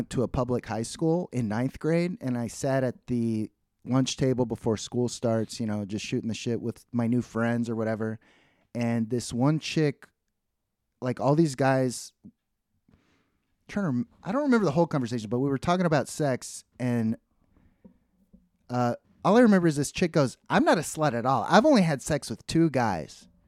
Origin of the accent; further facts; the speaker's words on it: Texas, United States; I wouldn't say that, but I grew up in Texas where maybe it's different.